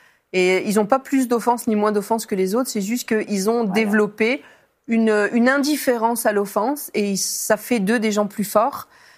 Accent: France; now in Montreal, Canada; je suis française

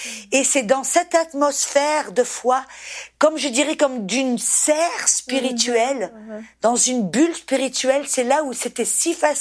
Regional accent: France; en tant que Française

